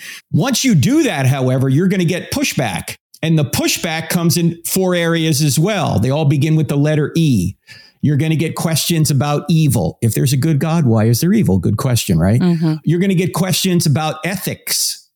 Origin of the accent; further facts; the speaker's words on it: New Jersey, United States; I grew up in New Jersey, so I was Catholic because it's the law. In New Jersey, you're either Catholic or Jewish, right?